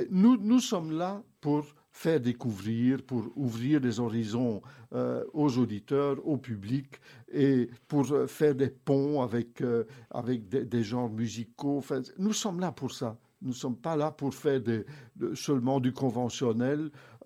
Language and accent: French; Belgium; chez nous en Wallonie et à Bruxelles